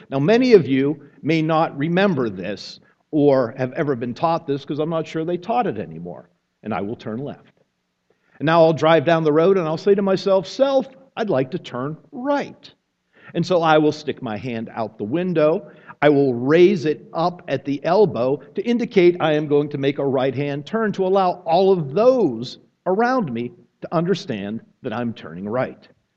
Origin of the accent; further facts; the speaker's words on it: Pittsburgh, Pennsylvania, United States; I grew up in the Pittsburgh area. In Pittsburgh, and it's not there so much anymore, when I learned how to drive, they had this thing called the Pittsburgh Left.